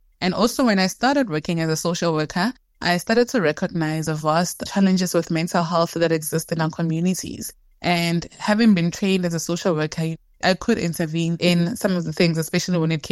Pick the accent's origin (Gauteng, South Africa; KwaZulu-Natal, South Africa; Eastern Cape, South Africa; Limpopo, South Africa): Gauteng, South Africa; Atteridgeville; I'm from Atteridgeville, a township in Pretoria. I grew up with my siblings. I have three siblings. I'm second of four. We are two girls and two boys, and both parents.